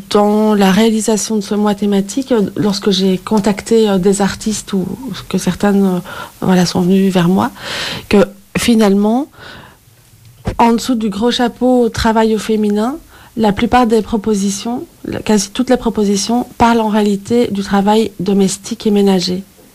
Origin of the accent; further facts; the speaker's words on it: France; Bon, moi, je suis française, hein, donc à Paris.